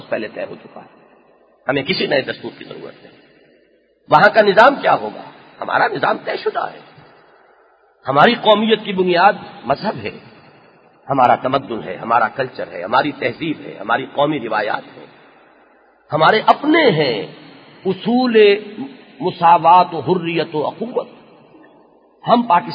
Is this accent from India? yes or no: yes; Hisar, Haryana, India; ہمارا ضلع جو ہے مشرقی پنجاب کا، وہ پسماندہ اضلاع میں شمار ہوتا ہے، ضلع حصار، اس پورے ضلع میں کوئی کالج تھا ہی نہیں،